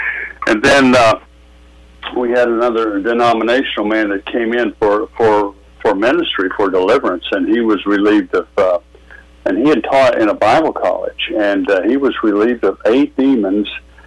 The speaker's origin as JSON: {"language": "English", "town": "Norman", "region": "Oklahoma", "country": "United States", "tie": "born or raised there", "said": "I do ministry in my hometown near Oklahoma City, Norman"}